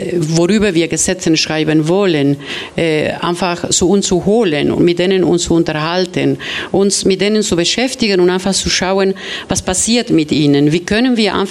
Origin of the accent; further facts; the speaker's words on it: Argentina; Ja, genau, ich komme aus Argentinien.